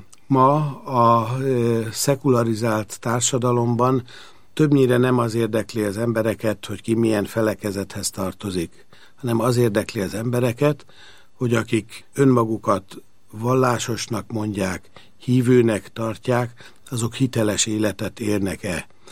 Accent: Budapest, Hungary; Én Budapesten a Deák téri templom tövében nőttem fel, édesapám közel 4 évtizeden át ott volt evangélikus lelkész

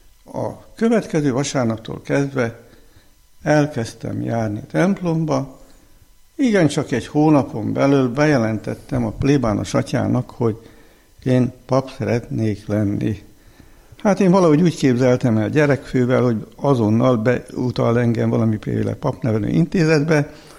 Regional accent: Székutas, Csongrád-Csanád, Hungary; a szülőfalumban, Székutason, és ő kapcsolatban volt ezekkel a kispapokkal, a szegedi kispapokkal

